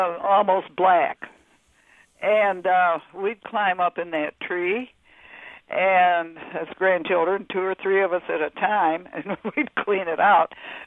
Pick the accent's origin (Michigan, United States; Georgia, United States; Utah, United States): Michigan, United States; My grandma and I grew up in Michigan, and my grandma had a big cherry tree.